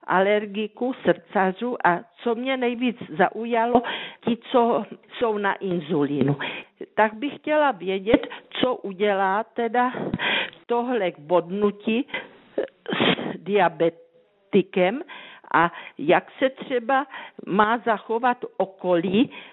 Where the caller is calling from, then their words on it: Brno, South Moravian Region, Czechia; Byla jsem na výstavě kovových brouků tady u nás v Brně na výstavišti